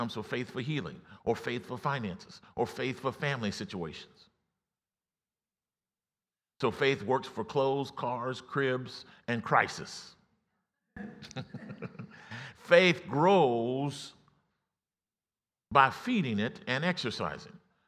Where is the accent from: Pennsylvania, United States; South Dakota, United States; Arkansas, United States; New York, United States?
Arkansas, United States; You know, if you grew up, I grew up in Arkansas, and so we had farms